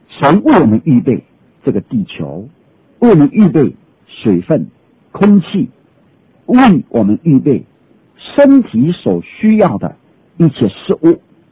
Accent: China; 我们中国人说人为万物之灵，这是中国人体会到人的尊严，人的荣耀，人有灵，这是最宝贵的事。

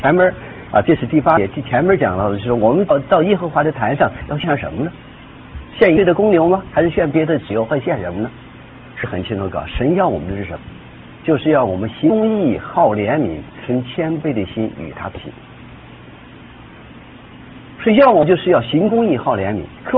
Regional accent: China; now in United States; 我们中国人啊

